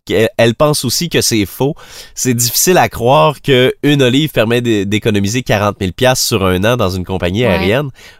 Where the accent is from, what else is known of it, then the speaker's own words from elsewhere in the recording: Esprit-Saint, Quebec, Canada; Je sais pas si c'est parce que je viens d'Esprit-Saint